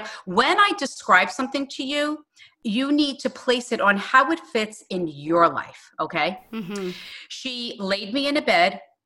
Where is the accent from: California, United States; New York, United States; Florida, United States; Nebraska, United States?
New York, United States; Hicksville; I'm from Hicksville, New York, and I talk to dead people.